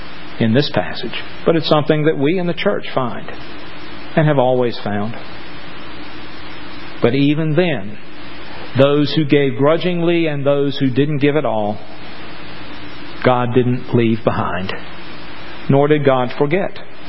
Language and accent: English; the South, United States; because we were raised in the South and our mamas taught us to do that.